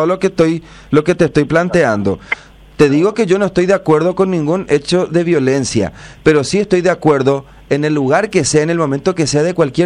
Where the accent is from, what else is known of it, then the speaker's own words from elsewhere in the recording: Paraguay; como paraguayo